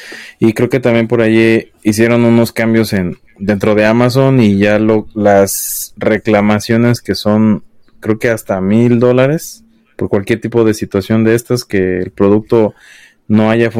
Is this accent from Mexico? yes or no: yes; Mexico; por lo menos yo que soy de México